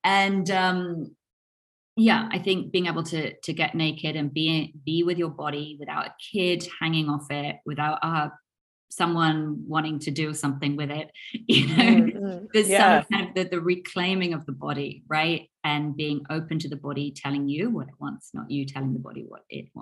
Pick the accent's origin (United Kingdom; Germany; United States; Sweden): United Kingdom; because we're British, we can talk about it